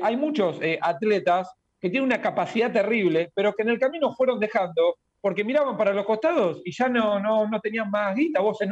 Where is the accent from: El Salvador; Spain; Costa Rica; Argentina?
Argentina; como argentino